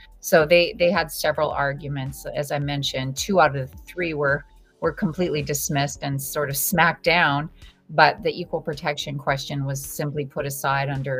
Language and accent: English; Minnesota, United States; moved away as an adult; I was born and raised on the White Earth Indian Reservation in Minnesota because my parents were teachers there. So I went to school there. My whole childhood was there till I was 18 and went away to college